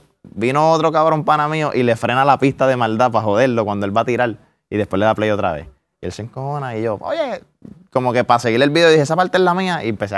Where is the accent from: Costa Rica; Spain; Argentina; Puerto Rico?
Puerto Rico; Salinas; Yo soy de Salinas, Puerto Rico.